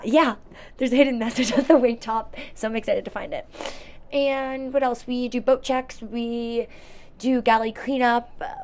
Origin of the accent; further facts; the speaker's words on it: New Jersey, United States; I'm from New Jersey, and this is week 2-ish of the trip.